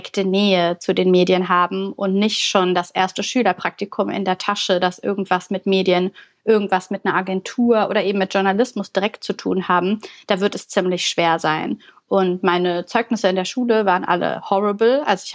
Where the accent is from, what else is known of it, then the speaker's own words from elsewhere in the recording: Bulgaria; now in Germany; ah, ich komme aus Bulgarien.